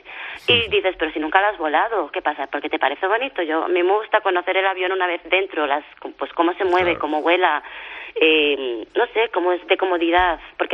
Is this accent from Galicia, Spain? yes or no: yes; Galicia, Spain; como gallega, pues la morriña que siempre te entra de la tierra.